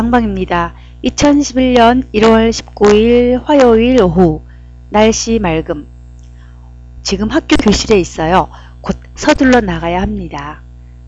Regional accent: South Korea; 제가 한국인인 만큼 중국어 발음에 문제가 무척 많겠지만

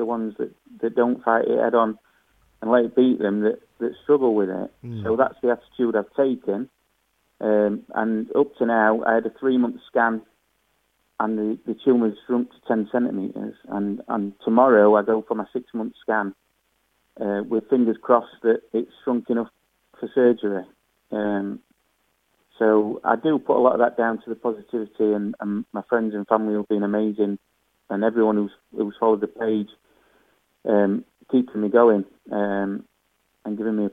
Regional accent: Yorkshire and the Humber, United Kingdom; I'm from Yorkshire

